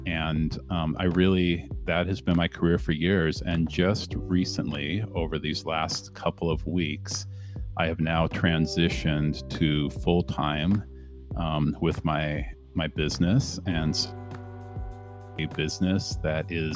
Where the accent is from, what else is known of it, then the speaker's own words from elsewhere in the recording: San Diego, California, United States; also born or lived in Chicago suburbs, Illinois; now in Fort Collins, United States; So I grew up in San Diego, and then I ended up in the suburbs of Chicago for several years, and that's where the girl's mom and I met, and then we moved here to Fort Collins many years ago.